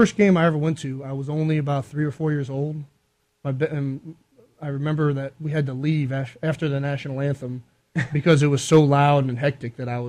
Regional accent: Cleveland, Ohio, United States; You know, I'm from Cleveland.

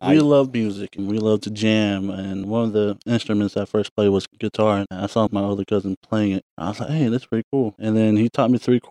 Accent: Texas, United States; It's because, you know, I'm from Texas.

